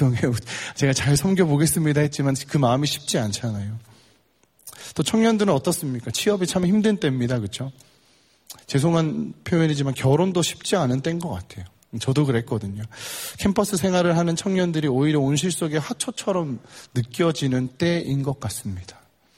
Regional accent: Busan, South Korea; 저한테 세상의 중심은 부산입니다. 전 부산에서 왔거든요. 그중에 제가 살았던 곳이 바닷가에 있는 항구 도시였어요.

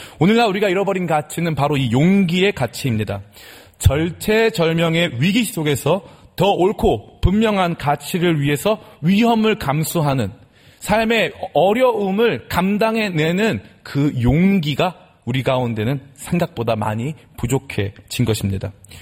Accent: Samgakji, Seoul, South Korea; 저는 여기 삼각지에 살았습니다. 오랫동안 삼각지에 어렸을 적에 살았는데 우리 집은 너무나 가난했어요.

